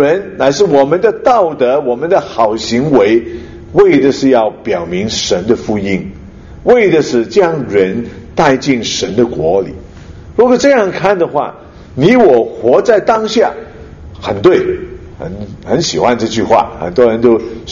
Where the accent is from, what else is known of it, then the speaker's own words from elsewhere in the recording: Hong Kong; now in Canada; 你是加拿大人，你又是中国人，我也是香港人，那哪一个国啊？